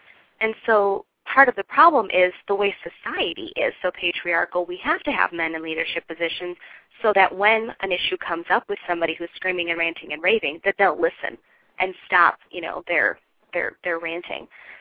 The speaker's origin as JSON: {"language": "English", "town": "Chicago", "region": "Illinois", "country": "United States", "tie": "born or raised there", "said": "I grew up in Chicago, and I remember going to the Museum of Science and Industry."}